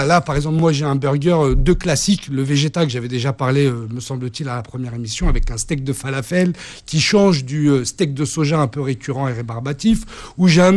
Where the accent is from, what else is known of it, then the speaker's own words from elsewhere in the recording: France; je suis français avec des origines levantines